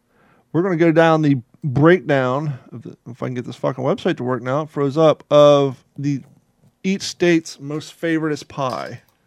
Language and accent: English; Kentucky, United States; Now, I'm from Kentucky. Never heard of it, huh?